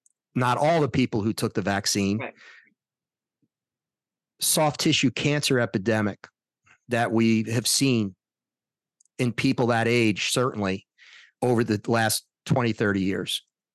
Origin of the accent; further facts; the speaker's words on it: Florida, United States; Yeah, I'm from Florida. I know what it's like here with the Chads and all that.